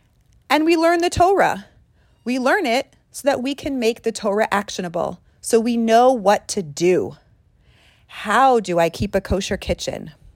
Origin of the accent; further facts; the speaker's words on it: Los Angeles, California, United States; I'm from Los Angeles